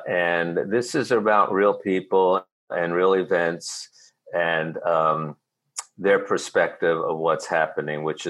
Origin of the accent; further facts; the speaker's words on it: Brooklyn, New York, United States; the first chapter of the book is really based on my experience growing up in Brooklyn. I drew a lot of the information from the neighborhood I grew up in.